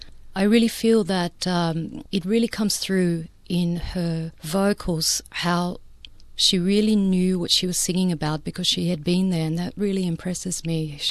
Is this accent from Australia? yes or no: yes; Sydney, New South Wales, Australia; now in Melbourne, Australia; I'm originally from Sydney and have made the pilgrimage to Melbourne because of the incredible art scene that Melbourne has.